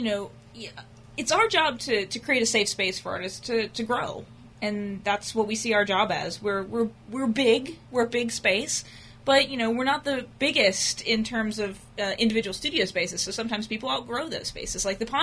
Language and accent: English; Stafford, Virginia, United States; Yeah, I mean, I grew up here. I grew up in Stafford, went to Stafford High School